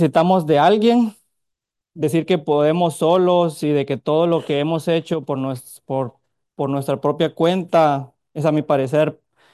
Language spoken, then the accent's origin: Spanish; Guatemala; Soy de Guatemala.